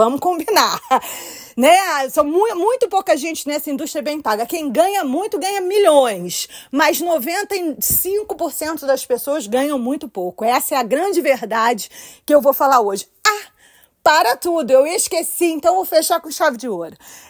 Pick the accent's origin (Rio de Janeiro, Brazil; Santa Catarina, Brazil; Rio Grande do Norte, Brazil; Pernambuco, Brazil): Rio de Janeiro, Brazil; now in United States; eu cresci no Rio de Janeiro